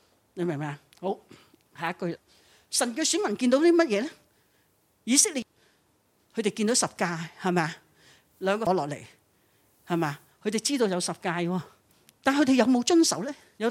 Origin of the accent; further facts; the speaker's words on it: China; 我哋中国人都有啲花系咪？